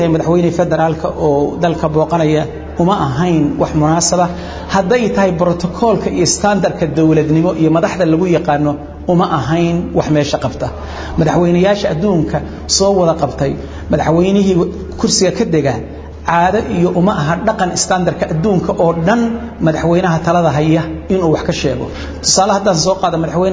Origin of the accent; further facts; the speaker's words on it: Puntland, Somalia; Puntland annagu haddaanu nahay dadka reer Puntland marka koobaad muslim baana mar labaadkana soomaali baanu mar saddexaadkana reer Puntland baanu nahay